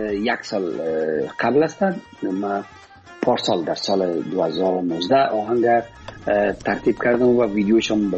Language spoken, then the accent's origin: Persian; Afghanistan; ما مسلمان هستیم ما افغان هستیم